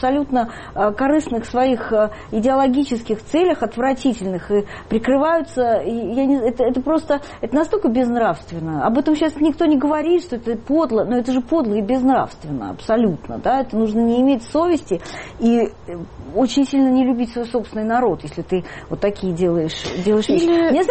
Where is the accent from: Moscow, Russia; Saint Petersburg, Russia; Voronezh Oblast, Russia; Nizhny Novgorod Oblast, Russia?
Moscow, Russia; они знали, что я человек из Москвы, они знали, что я журналист